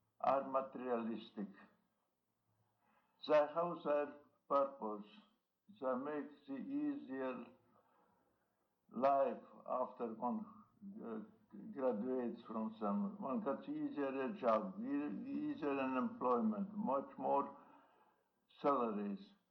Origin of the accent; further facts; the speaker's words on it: Tukums, Tukums Municipality, Latvia; I was born in Tukum, a small town in Latvia. Latvia was at the time under the rule of the Tsar of Russia. It was 1905, July 4th.